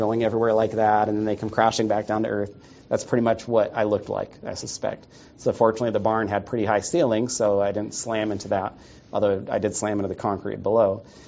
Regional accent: California, United States; also born or lived in New York, United States; I was raised in Northern California. That's where my wife Katie and I grew up together. And I was born in New York, moved out when I was one

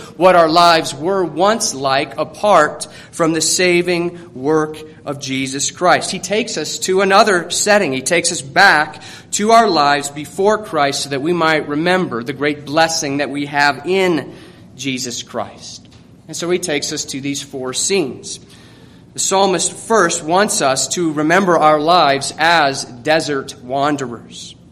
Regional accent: Colorado, United States; I grew up here in Colorado, as I just said, and what it took for me to appreciate all of the beauty that surrounds us is leaving the state for a time.

